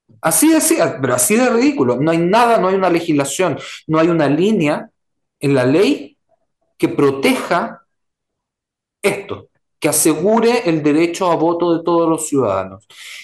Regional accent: Chile; yo soy chileno

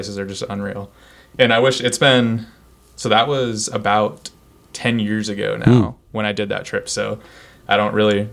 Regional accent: Pinehurst, North Carolina, United States; also born or lived in Wisconsin; To North Carolina. I grew up in Pinehurst, North Carolina.

